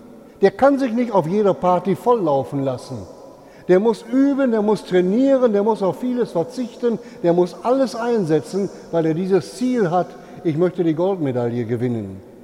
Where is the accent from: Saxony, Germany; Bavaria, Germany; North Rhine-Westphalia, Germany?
North Rhine-Westphalia, Germany; Rheine; als in meiner Heimatstadt Rheine in den 50er Jahren die erste Rolltreppe in einem Kaufhaus eingebaut war.